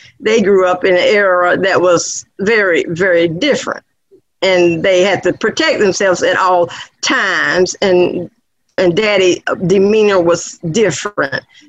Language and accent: English; Georgia, United States; see, I grew up in Walker County. My daddy's family came out of enslavement in Walker County, we believe, Walker, Catoosa County area there, right there on that line there.